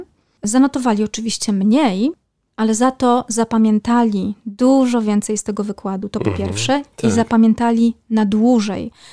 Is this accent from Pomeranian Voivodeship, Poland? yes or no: yes; Malbork, Pomeranian Voivodeship, Poland; now in Kraków, Poland; Ja pochodzę z Malborka i ja mówię już teraz, od 20 lat, ale mówię na zewnątrz.